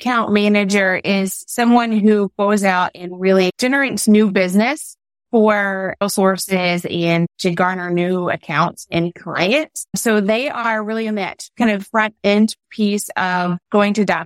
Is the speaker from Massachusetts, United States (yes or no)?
no; Morehead, Kentucky, United States; And I remember sitting at this little bakery in Morehead, Kentucky, my hometown.